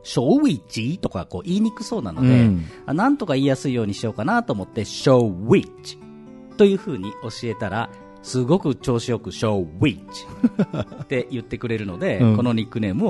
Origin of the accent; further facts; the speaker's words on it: Gunma, Japan; 例えばうちの実家の方でも、まあ、草津温泉っていうのはまあ有名だけど